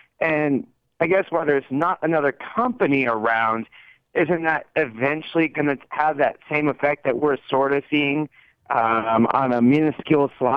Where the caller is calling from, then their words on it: Las Vegas, Nevada, United States; in Las Vegas.